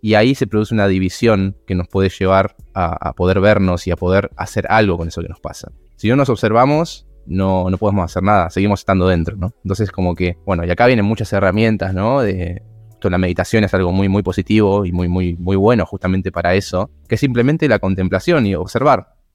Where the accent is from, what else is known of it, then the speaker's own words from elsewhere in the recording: Mar del Plata, Buenos Aires Province, Argentina; Bueno, marplatense, músico, guitarrista, cantante, productor.